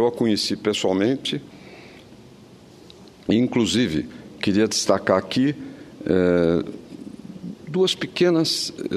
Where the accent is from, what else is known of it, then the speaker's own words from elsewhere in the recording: São Paulo, Brazil; aí como paulista, não estou no governo